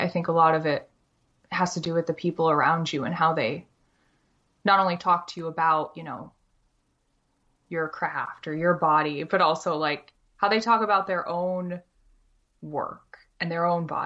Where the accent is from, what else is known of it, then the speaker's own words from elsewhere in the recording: Camillus, New York, United States; also born or lived in Maryland; I'm from Syracuse, New York, specifically Camillus. So I was born and raised in Syracuse.